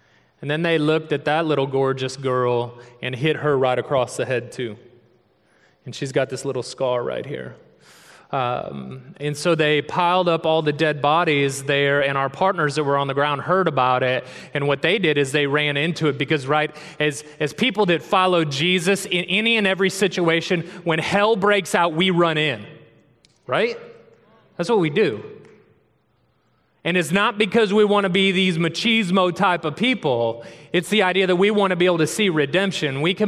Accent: St. Louis, Missouri, United States; also born or lived in Texas; now in Kansas City, United States; Born and raised in St. Louis. Cheers. And lived in Texas for 15 years and then just moved to Kansas City a couple years ago.

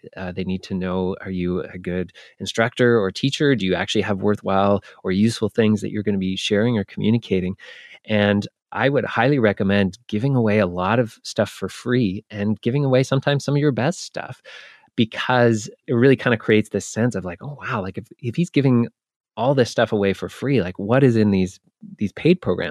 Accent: Halifax, Nova Scotia, Canada; I grew up in Halifax, Nova Scotia, up here in Canada, and then went directly into university after I graduated high school.

